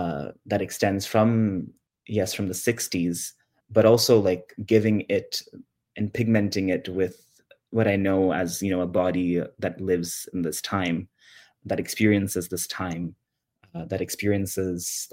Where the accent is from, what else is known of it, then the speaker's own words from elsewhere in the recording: Montreal, Quebec, Canada; I'm South Asian, yes. I grew up in Montreal. No one in my family has a practice of this form. And because I'm Bangladeshi